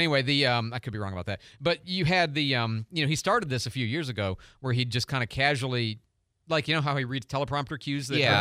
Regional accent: United States; I think just as an American

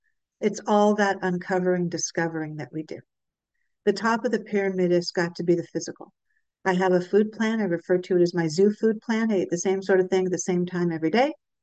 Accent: California, United States; now in Northern California, United States; I'm from Southern California right now. I live in Northern California.

